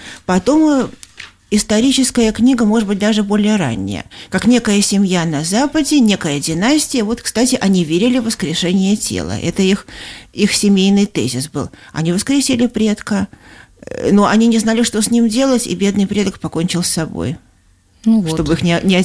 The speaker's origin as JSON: {"language": "Russian", "region": "Saint Petersburg", "country": "Russia", "tie": "born or raised there", "said": "Я родилась, живу в Петербурге"}